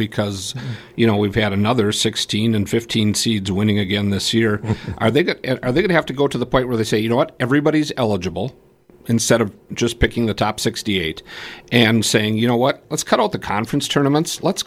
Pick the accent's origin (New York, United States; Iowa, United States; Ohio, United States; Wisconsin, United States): Wisconsin, United States; Brillion; Division 3, my hometown of Brilliant.